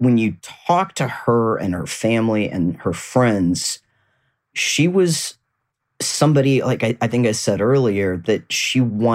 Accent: Midwest, United States; And I feel I can say this because I'm a Midwesterner.

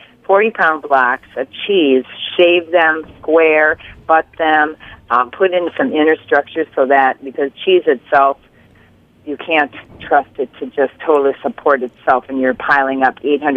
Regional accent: Wisconsin, United States; Well, Ann, I'm from Wisconsin. I'm a cheesehead.

